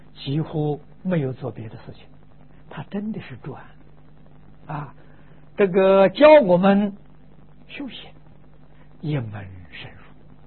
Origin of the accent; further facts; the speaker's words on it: China; 这么长的时间，就是我们中国人所讲的厚积薄发了。